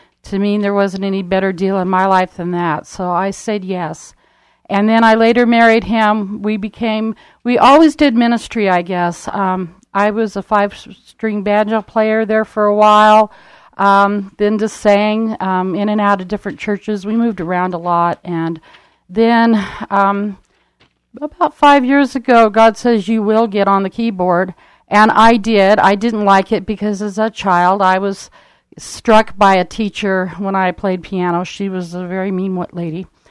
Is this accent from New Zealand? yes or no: no; Tule Lake, California, United States; Yes, I grew up in Tule Lake, California, which is up north from here. Nobody hardly has ever heard of that place, but it's very, very small. Grew up with the ducks and the geese and loved it.